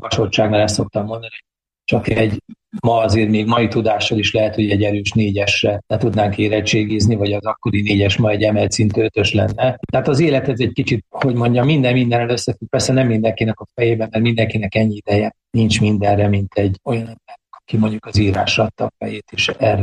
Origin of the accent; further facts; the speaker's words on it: Miskolc, Borsod-Abaúj-Zemplén, Hungary; én miskolci vagyok